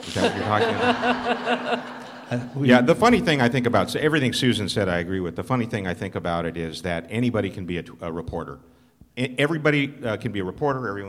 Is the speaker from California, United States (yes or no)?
yes; Los Angeles, California, United States; I grew up in Los Angeles.